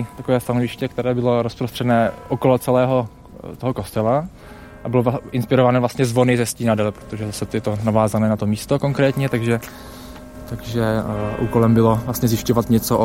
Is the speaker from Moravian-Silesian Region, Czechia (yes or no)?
yes; Havířov, Moravian-Silesian Region, Czechia; now in Brno, Czechia; Já nepocházím z Brna, pocházím ze Severomoravského Havířova. Do Brna jsem přišel za vysokoškolským studiem a vypadá to, že už tady asi zůstanu.